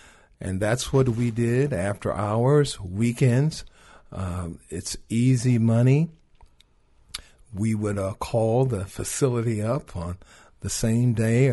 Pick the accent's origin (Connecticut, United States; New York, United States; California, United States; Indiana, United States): California, United States; Compton; Returned back to my hometown area of Southern California, Compton, just a few miles from where I grew up